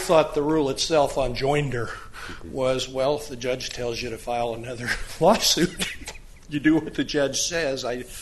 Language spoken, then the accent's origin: English; Indianapolis, Indiana, United States; born there; Well, actually, I was born in Indianapolis, so not by my father was at Fort Harrison, so it wasn't by choice.